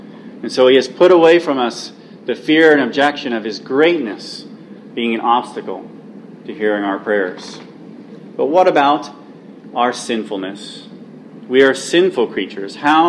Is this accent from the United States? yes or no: no; Ireland; I'm an Irish Gentile, and I come from a nobody line of human beings